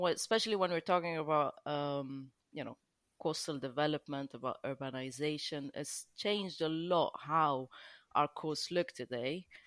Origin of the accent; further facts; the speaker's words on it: Lebanon; I'm originally from Lebanon, so I'm very familiar with our maritime archaeology around the coast.